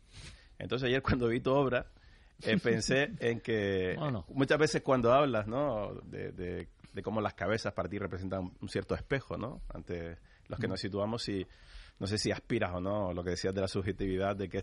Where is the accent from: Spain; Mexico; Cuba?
Spain; Canary Islands; Soy canario